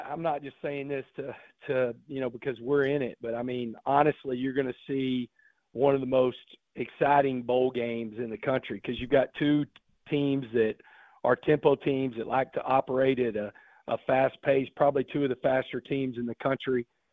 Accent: Texarkana, Arkansas, United States; I grew up – I was born in Texarkana. I had season tickets, you know, the Razorbacks

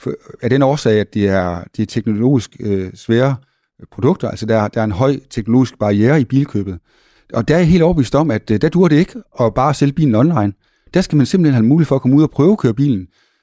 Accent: North Denmark Region, Denmark; Men nu kommer jeg jo fra Nordjylland

